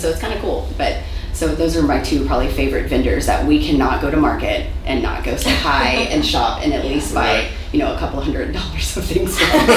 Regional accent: Texas, United States; find out we're from East Texas

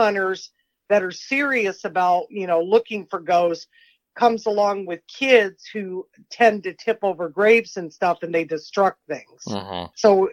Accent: Oregon, United States; I grew up in Oregon, and Bigfoot was a big story when I was a kid

